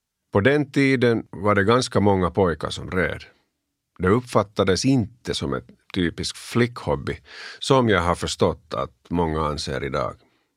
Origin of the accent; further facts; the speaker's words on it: Helsinki, Uusimaa, Finland; also born or lived in Sipoo; Jag är född i Botby gård i östra Helsingfors och delvis uppvuxen där, delvis i Sibbo, dit vi flyttade när jag skulle börja i tredje klassen i folkskolan.